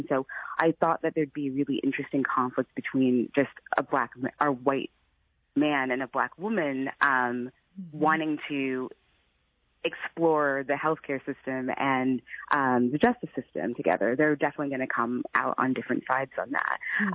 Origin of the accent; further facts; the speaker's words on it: St. Louis, Missouri, United States; I'm originally from St. Louis. I grew up there. I understand what it's like to be a black person in St. Louis.